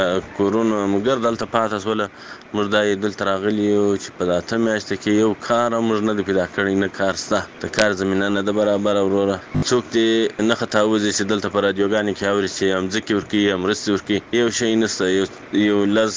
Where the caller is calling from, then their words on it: Kandahar, Afghanistan; also born or lived in Pakistan; د کندهار سره ستاسو سره په تماس کې یم وروره دغه اته میاشتې نه میاشتې کېږي چې موږ مهاجر د پاکستان څخه راغلي یو